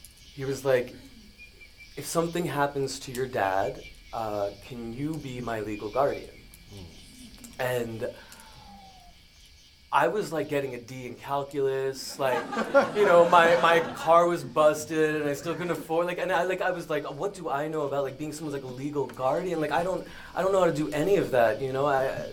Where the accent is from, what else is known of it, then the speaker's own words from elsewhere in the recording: Pennsylvania, United States; My dad was a special ed teacher at the local high school where I grew up in Pennsylvania.